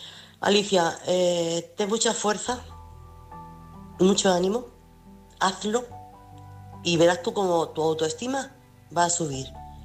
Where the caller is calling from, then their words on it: Chiclana, Andalusia, Spain; corresponsal de Chiclana